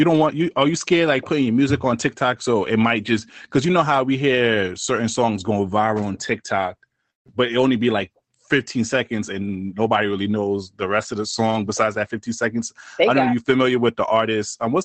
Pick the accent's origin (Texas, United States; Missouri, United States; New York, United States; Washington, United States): New York, United States; Brooklyn; just because I'm from Brooklyn.